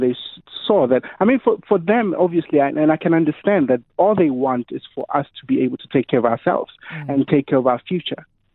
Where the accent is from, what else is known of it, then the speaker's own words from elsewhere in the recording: Soshanguve, Gauteng, South Africa; where I grew up in Soshanguve in Pretoria, and there were no celebrities